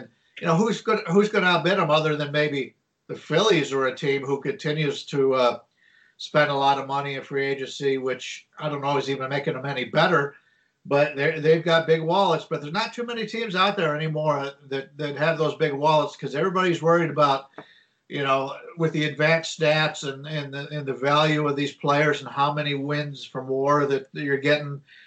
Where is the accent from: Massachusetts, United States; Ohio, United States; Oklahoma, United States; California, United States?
Ohio, United States; Cleveland; maybe it's just that we're from Cleveland and we're just happy for anything